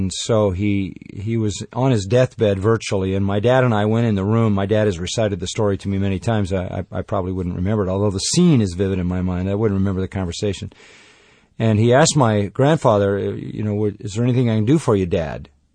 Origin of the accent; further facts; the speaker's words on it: Los Angeles, California, United States; born there; Yeah, I was born down in Los Angeles at St. Vincent's Hospital, which is still a functioning hospital in the city.